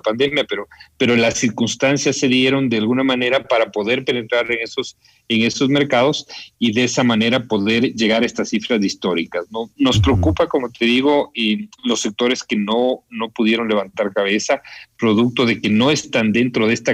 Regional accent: Ecuador; lo que sí nos puede dejar tranquilos como ecuatorianos es que supimos reaccionar bien

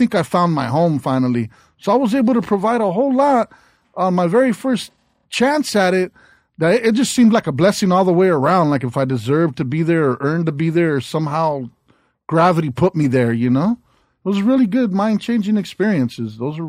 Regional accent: South Gate, California, United States; I grew up in Southgate, yeah.

